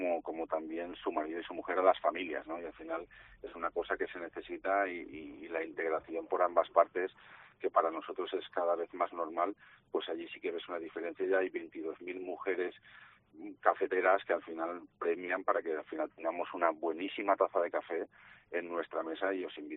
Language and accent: Spanish; Valencia, Valencian Community, Spain; que yo soy de Valencia